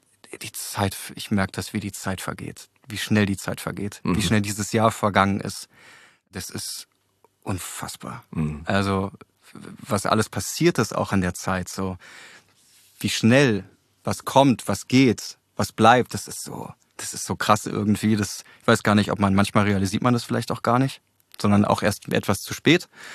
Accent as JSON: {"language": "German", "region": "Berlin", "country": "Germany", "tie": "born there", "said": "Ich bin geboren in Charlottenburg-Wilmersdorf im Martin-Luther-Krankenhaus an einem Mittwoch."}